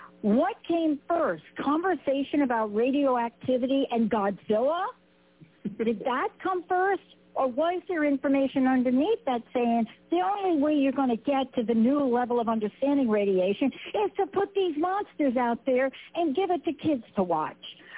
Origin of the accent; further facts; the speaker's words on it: New York, United States; I mean, I grew up in New York, and I heard it.